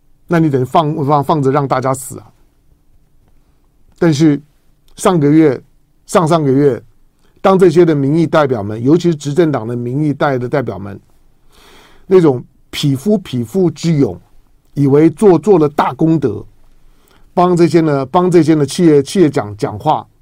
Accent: Taiwan; 台湾人的基因很特别，因为我们是闽南人

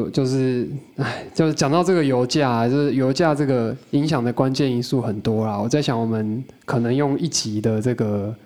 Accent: Taichung, Taiwan; 我是台中人啊。

